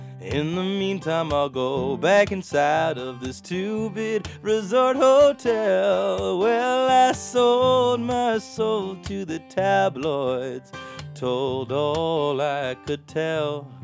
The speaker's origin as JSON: {"language": "English", "country": "United States", "said": "my role as a American white male"}